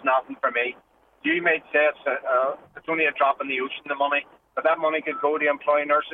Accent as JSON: {"language": "English", "town": "Belfast", "region": "Northern Ireland", "country": "United Kingdom", "said": "I'm from North Belfast myself."}